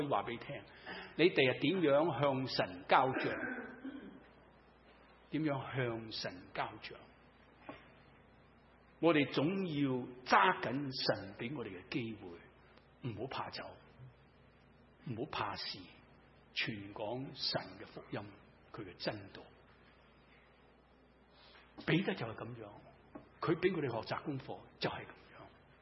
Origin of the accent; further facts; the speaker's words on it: China; 我们中国人以前啊，古老时代是什么呢？先斩后咒，有没有听过？